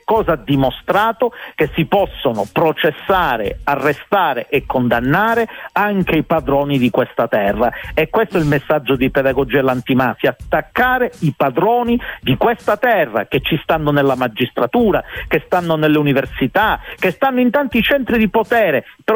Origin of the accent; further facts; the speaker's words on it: Calabria, Italy; da calabrese verace un simbolo di rottura a queste latitudini. La Calabria può davvero cambiare.